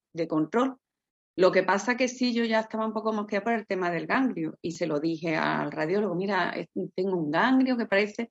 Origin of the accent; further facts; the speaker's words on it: Cádiz, Andalusia, Spain; como he dicho, yo soy de Cádiz.